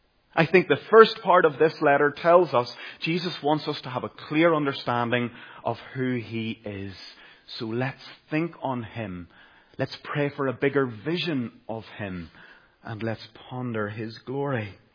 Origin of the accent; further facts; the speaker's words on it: Caledon, Northern Ireland, United Kingdom; I grew up in Caledon, County Tyrone